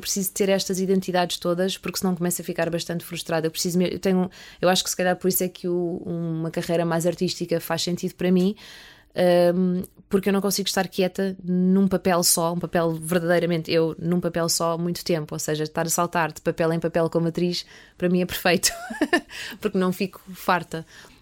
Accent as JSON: {"language": "Portuguese", "country": "Portugal", "also_born_or_lived": "United States", "said": "Sou portuguesa nascida nos Estados Unidos"}